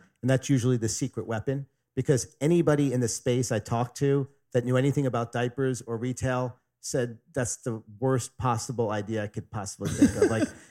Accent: Staten Island, New York, United States; So I grew up in Staten Island, as you said, you know, the first person in my family ever go to college.

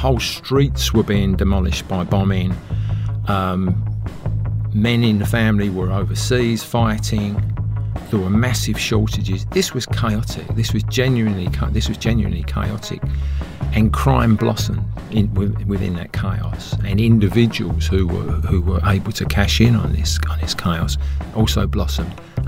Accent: Plaistow, London, United Kingdom; Yeah, I was brought up in Plaistow in East London

